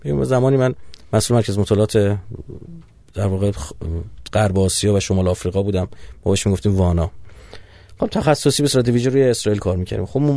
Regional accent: Iran; آیا ما چون ایرانی هستیم

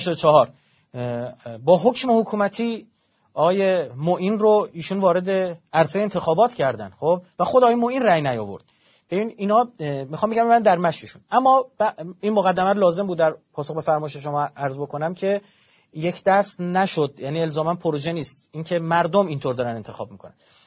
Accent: Iran; یکی از افتخارات ما ایرانیانه

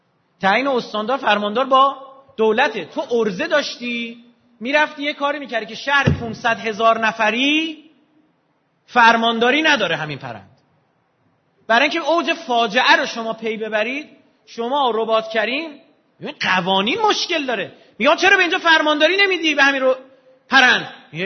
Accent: Iran; ما مریخ که نیومدیم که تو این مملکت بزرگ شدیم

